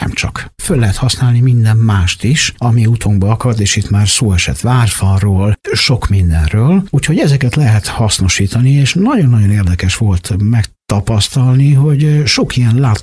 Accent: Budapest, Hungary; mi, akik mondjuk budapestiek vagyunk

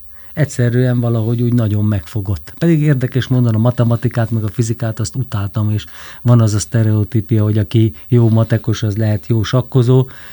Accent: Vas, Hungary; mert én Szombathely mellett nőttem föl

